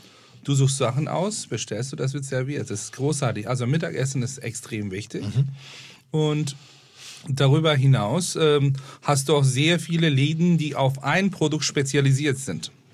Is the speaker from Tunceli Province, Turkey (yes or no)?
no; Istanbul, Turkey; Ich bin in Istanbul aufgewachsen